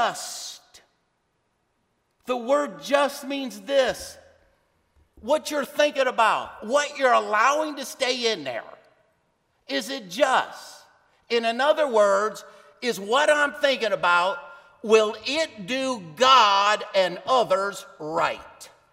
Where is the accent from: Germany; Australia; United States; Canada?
United States; New York; I'm from the Lower East Side of the city, so I'm going to give you the Lower East Side of the city definition.